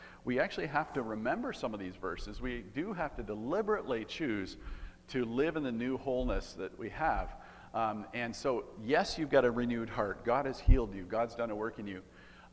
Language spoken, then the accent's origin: English; Sudbury, Ontario, Canada; growing up in Sudbury, we used to do a lot of cross-country skiing in the winter.